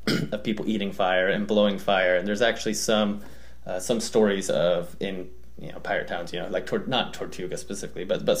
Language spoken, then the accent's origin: English; Florida, United States; It is really the my love, you know, growing up in Florida, I love the ocean. I love being on boats.